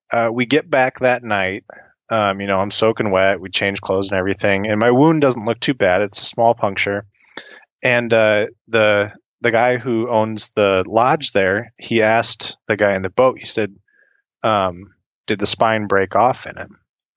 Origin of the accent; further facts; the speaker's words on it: Illinois, United States; Central Illinois.